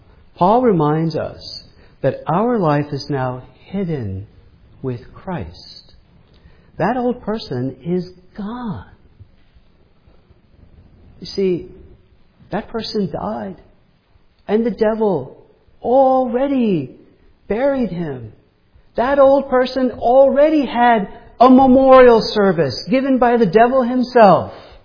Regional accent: New York City, New York, United States; See, growing up in New York City, I became a baseball fan of the, as many of you know, the New York Mets.

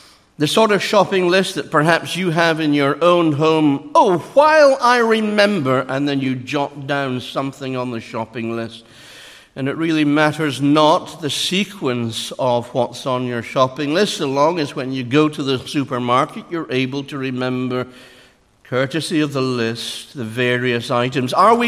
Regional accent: Edinburgh, Scotland, United Kingdom; I come from Edinburgh. Don't hold that against me.

